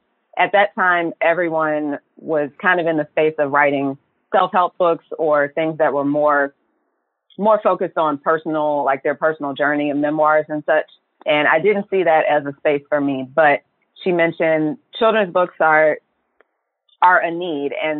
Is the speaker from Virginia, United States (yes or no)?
yes; Virginia, United States; Right now, heavily growing in Virginia and DC, which I'm from Virginia.